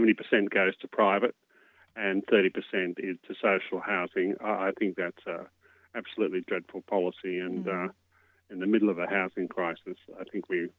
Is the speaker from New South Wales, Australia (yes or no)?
yes; Glebe, New South Wales, Australia; But when it comes to being in your backyard, and I'm from Glebe, I think it's important that we stand up for the people who are our neighbours